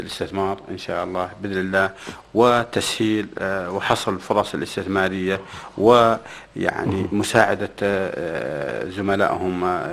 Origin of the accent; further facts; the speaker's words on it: Saudi Arabia; اليوم عندنا في السعودية هيئة عامة للمنشآت المتوسطة الصغيرة